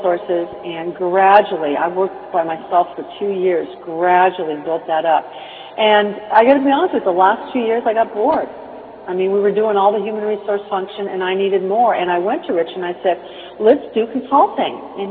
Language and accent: English; California, United States; now in Chicago, United States; Number one, keep in mind that I'm from California, and I had a career out there for 8 years as a psychologist. And this whole thing coming to Chicago was a fun adventure.